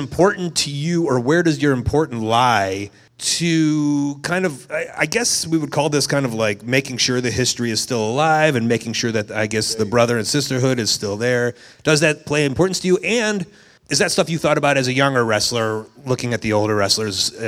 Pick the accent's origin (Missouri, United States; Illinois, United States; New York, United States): Illinois, United States; Chicago; I'm from Chicago, the Rosemont Horizon.